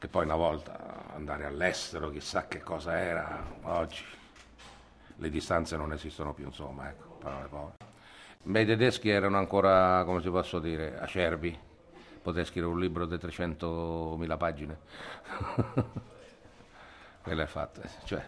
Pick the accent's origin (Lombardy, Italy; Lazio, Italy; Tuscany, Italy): Lazio, Italy; Rome; io sono romano di 7 generazioni